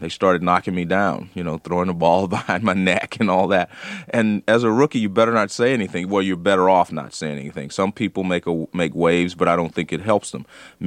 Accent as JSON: {"language": "English", "region": "California", "country": "United States", "tie": "born or raised there", "said": "well, I grew up in California."}